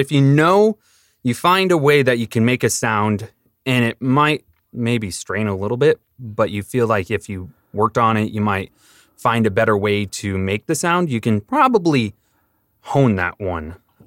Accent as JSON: {"language": "English", "town": "Bonney Lake", "region": "Washington", "country": "United States", "tie": "born or raised there", "also_born_or_lived": "Seattle / Kirkland", "said": "So I was born in Seattle and kind of grew up a bit in Kirkland, and then we moved to Bonnie Lake when I was in elementary. And so I kind of grew up in this area most of my life."}